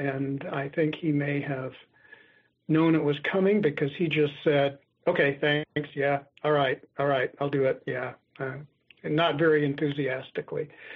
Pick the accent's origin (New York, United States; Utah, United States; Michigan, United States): Utah, United States; As soon as he found out I was from Utah, he asked me if I was a member of the church